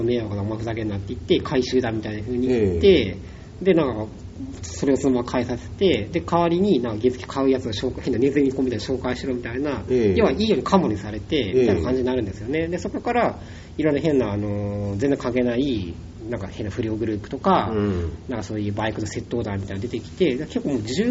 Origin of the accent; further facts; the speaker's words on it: Yokohama, Kanagawa, Japan; 僕その時地元は横浜だったので